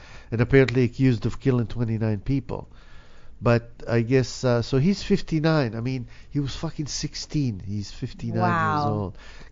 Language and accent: English; Israel; I was raised not to eat it because, you know, and growing up in Israel and everything, people don't eat pork.